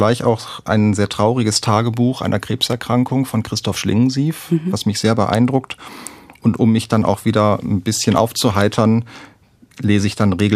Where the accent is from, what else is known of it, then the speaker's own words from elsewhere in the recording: Wuppertal, North Rhine-Westphalia, Germany; born there; now in Hesse, Germany; gerade für mich als Nicht-Hessen. Gebürtiger Wuppertaler.